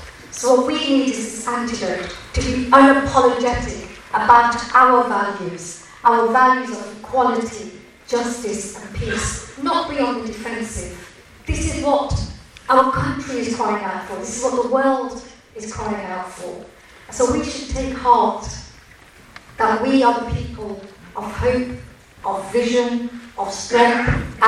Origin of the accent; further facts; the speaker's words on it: Birmingham, West Midlands, United Kingdom; as a Brummie, growing up after the Irish pub bombings